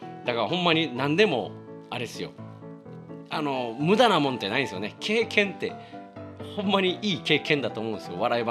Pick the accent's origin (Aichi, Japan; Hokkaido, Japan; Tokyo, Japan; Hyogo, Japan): Hyogo, Japan; Kobe; なんですけどね、はい、一応神戸育ちです。